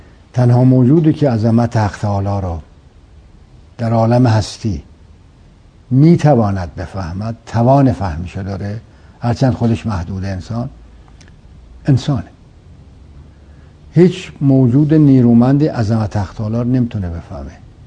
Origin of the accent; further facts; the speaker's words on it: Isfahan, Iran; ما که اهل اصفهانیم، رودخانه زاینده رو که سابقه آب داشته، حالا متاسفانه نداره